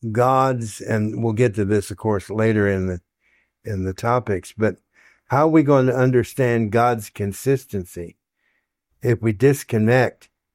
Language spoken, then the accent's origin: English; California, United States; Being a Californian, I'm familiar with that.